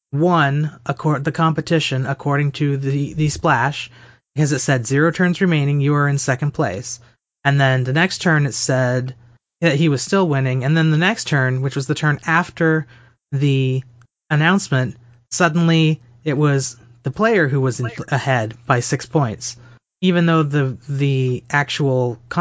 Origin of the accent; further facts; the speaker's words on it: United States; or we, because I am American, they are obligated by treaty to, if you guys get attacked, we're going to defend you